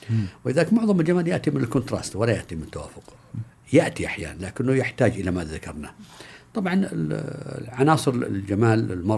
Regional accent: Saudi Arabia; يمكن أنا ما أقولهم أني حتى أنه أنا سعودي

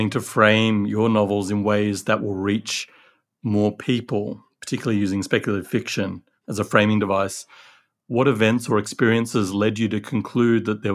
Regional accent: Kalgoorlie, Western Australia, Australia; born there; I'm a writer and proud descendant of the Yorta Yorta. I was born on Wongatha country in Kalgoorlie

